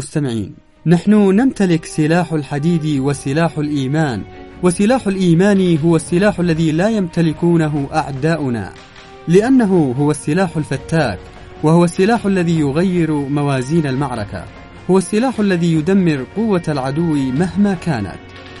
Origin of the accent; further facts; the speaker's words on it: Yemen; ونحن كشعب يمني